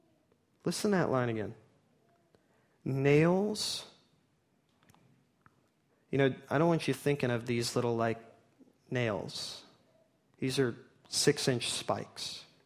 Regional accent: Los Angeles, California, United States; I grew up in Los Angeles, California, in the days much like now, where Los Angeles had no NFL team

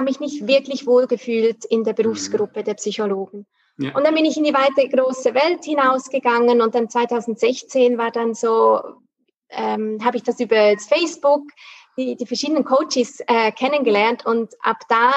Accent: Zug, Switzerland; accent: Swiss; now in Basel, Switzerland; Ich bin Schweizerin, wie man das auch vielleicht ein bisschen hört. Genau. Ich bin in Zug aufgewachsen, wohne hier in Basel

